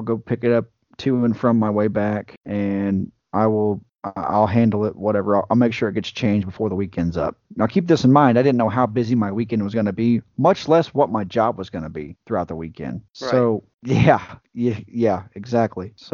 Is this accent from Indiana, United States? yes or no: yes; Indiana, United States; I said, honey, I am from Indiana and I don't know where I'm